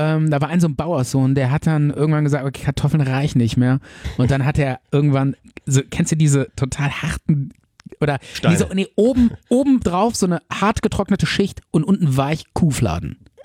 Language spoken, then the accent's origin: German; North Rhine-Westphalia, Germany; in so einem Dorf, wo ich aufgewachsen bin, hier in der Nähe von Bonn. Und ich war ja zwischendurch in der ganzen Welt, so in London, Miami, Amerika, überall.